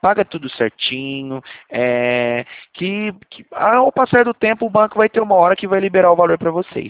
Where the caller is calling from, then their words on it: Franca, São Paulo, Brazil; A gente é daqui de Franca.